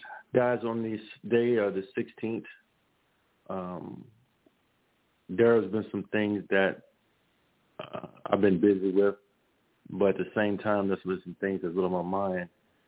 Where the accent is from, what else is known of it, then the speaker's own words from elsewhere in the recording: Louisiana, United States; And for a lot of you guys don't know, I'm from Louisiana.